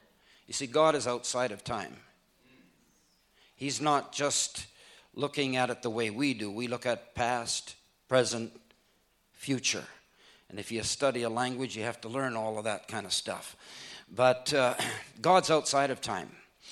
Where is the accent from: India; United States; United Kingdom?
India; I was born and raised in India because that's where my parents were missionaries.